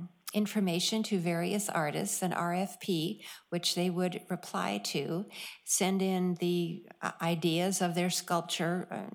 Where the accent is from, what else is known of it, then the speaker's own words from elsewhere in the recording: Newport, United States; from Newport. I'm one of the city councilors